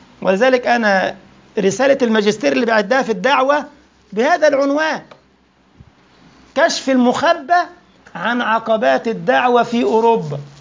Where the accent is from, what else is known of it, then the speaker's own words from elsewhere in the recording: Egypt; أنا مصري يا ابني وانت جزائري، اللهجات تختلف